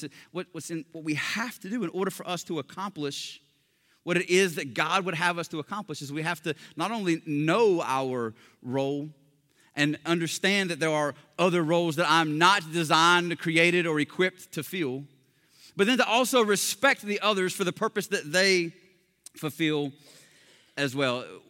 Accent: Kannapolis, North Carolina, United States; I'm from Kannapolis, North Carolina. And you get this real confused, befuddled look on their face. It's like, I'm about 20 minutes north of Charlotte.

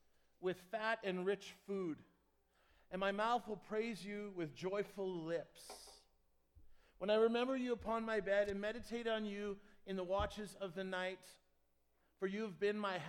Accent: Edmonton, Alberta, Canada; I'm actually from Edmonton.

